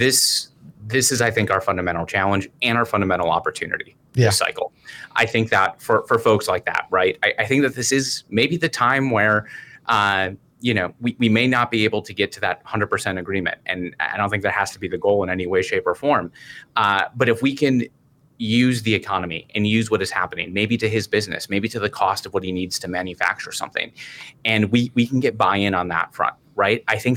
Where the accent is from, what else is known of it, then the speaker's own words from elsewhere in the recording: Two Rivers, Wisconsin, United States; I'm from Two Rivers, right? I see a lot of social media traffic from the hometown.